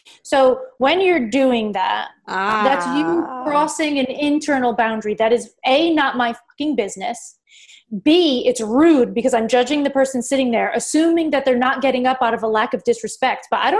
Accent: Fall River, Massachusetts, United States; I grew up in Fall River, like drugs, gangs, all of it.

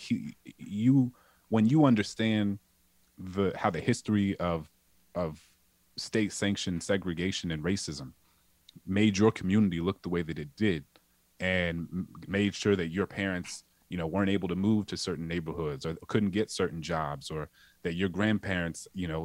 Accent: New Orleans, Louisiana, United States; growing up in New Orleans, I felt that too. There was a sort of paralysis.

